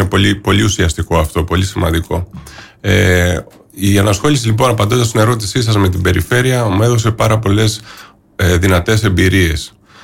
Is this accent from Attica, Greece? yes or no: no; Crete, Greece; Και πάλι είμαστε τυχεροί, ιδίως εμείς εδώ στην Κρήτη, αλλά γενικότερα είμαστε τυχεροί ως Έλληνες.